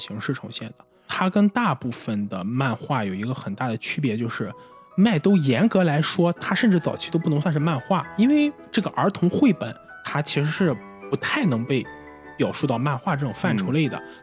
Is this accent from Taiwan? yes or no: no; North China, China; 就真的就是我们作为北方人去阅读的时候